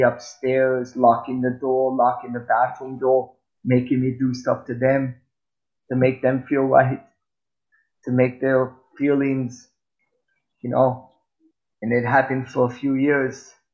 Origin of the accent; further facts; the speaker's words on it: Israel; also born or lived in Los Angeles, United States; I grew up in a small yeshuv in Israel. And of course, before that, I grew up in Los Angeles. I was adopted by an amazing family that not only took me and took two other brothers of mine and bring us to Israel.